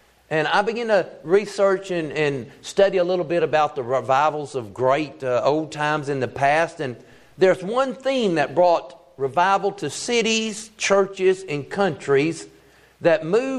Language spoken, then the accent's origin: English; Biloxi, Mississippi, United States; I grew up in Biloxi, Mississippi in the Bible Belt.